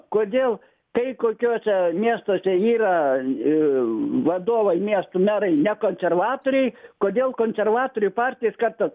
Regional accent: Klaipėda, Klaipėda County, Lithuania; aš esu klaipėdietis, ne kaunietis

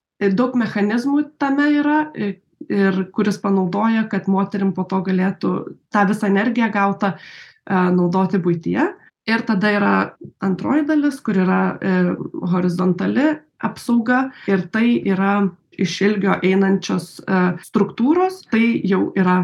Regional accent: Klaipėda, Klaipėda County, Lithuania; aš pati esu iš Klaipėdos ir mačiau šį procesą gyvai, augusi tenai

